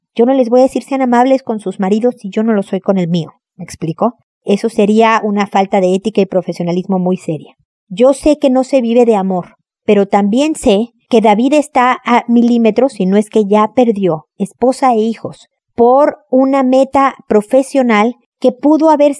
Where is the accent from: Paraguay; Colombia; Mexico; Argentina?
Mexico; now in Chile; Yo vivo en Chile, soy mexicana, ustedes lo saben, vivo en Chile.